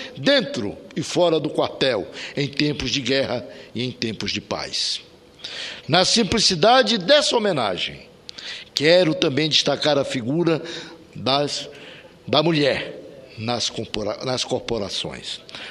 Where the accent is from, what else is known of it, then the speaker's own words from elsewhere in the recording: Amazon, Brazil; Nós que somos da Amazônia e que acompanhamos tudo o que é da região